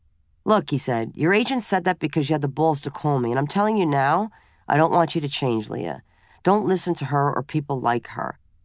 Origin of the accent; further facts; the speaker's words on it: Brooklyn, New York, United States; accent: Brooklyn; With my Brooklyn accent thicker than usual, my hands waving all around and a lot of fuck sprinkled